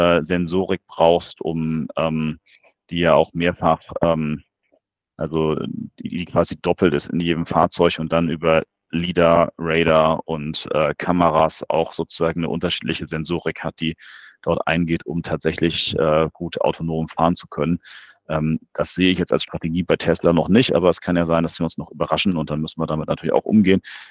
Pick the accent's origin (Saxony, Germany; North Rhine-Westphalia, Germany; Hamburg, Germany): Hamburg, Germany; ich bin halt Hamburger im Sinne von, ich bin hier geboren und bewege mich natürlich mein Leben lang durch die Stadt.